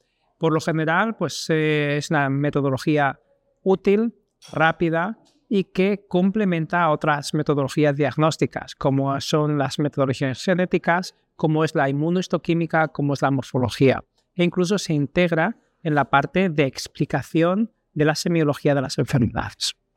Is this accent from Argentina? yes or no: no; Salamanca, Castile and León, Spain; soy español, de Salamanca y trabajo en la Universidad de Salamanca.